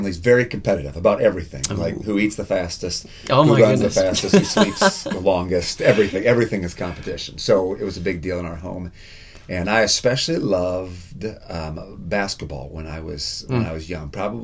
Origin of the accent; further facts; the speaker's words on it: Michigan, United States; born there; So I was born in Michigan, actually northern Michigan, about as far north as you can go without crossing into the Upper Peninsula, they call it.